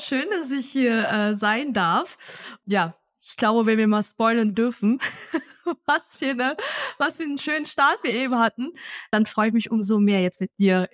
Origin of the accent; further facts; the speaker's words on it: Hanoi, Vietnam; now in Germany; Aber weil ich in Vietnam aufgewachsen